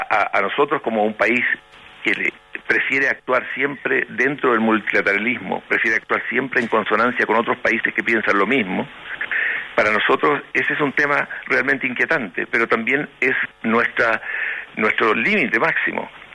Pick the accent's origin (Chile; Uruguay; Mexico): Chile; Nosotros como chilenos sabemos, ¿verdad?, cuántos venezolanos han llegado a nuestro país buscando hogar